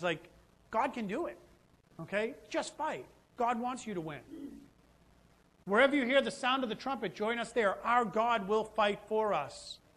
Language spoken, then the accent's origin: English; Boston, Massachusetts, United States; I'm from Boston. I'm saying this, and Boston's known as bad drivers, but I got down here and I was scared.